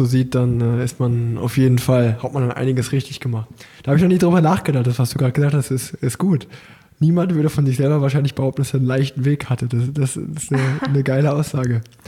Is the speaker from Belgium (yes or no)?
no; Germany; born there; ich wurde auch in Deutschland geboren.